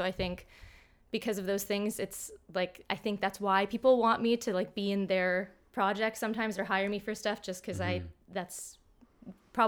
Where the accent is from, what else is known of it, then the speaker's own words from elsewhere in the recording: Toronto, Ontario, Canada; I'm from Toronto also.